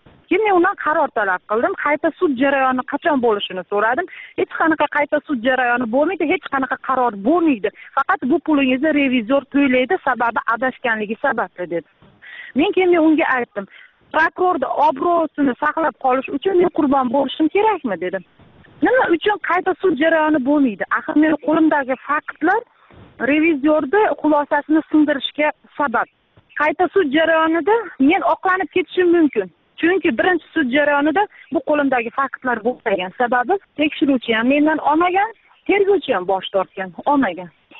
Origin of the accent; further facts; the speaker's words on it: Baliqchi, Andijan Region, Uzbekistan; born there; 1982-yil 25 fevral Andijon viloyati Baliqchi tumanida tug'ilganman.